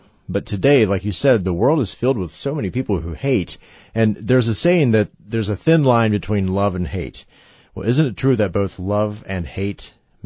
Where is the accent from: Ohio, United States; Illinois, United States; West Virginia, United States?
West Virginia, United States; You know, Dr. Linda, I'm from West Virginia, and the state's famous for this late 1800s dispute that they say began from a pig.